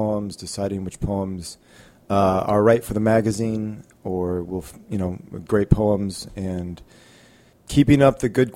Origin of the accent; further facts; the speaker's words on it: Omaha, Nebraska, United States; So I grew up in Omaha, Nebraska, and I went to Jesuit high school and Jesuit college, to Marquette University